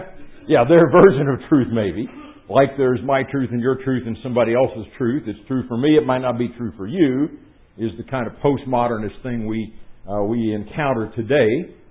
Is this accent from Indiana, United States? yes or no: yes; Indianapolis, Indiana, United States; I grew up in Indianapolis, and the daily newspaper there had this verse on the masthead every day